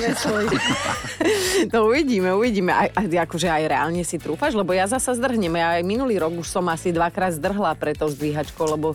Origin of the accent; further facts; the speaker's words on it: Borovce, Trnava Region, Slovakia; Ja som si hneď predstavila u nás v Borovciach panoptikum na zabave hodovej.